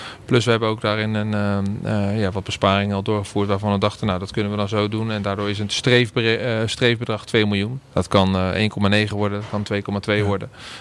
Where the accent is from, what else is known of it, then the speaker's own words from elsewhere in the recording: Randstad, Netherlands; now in Groningen, Netherlands; Nou, ik merk wel verschil ten opzichte van de Randstad waar ik vandaan kom.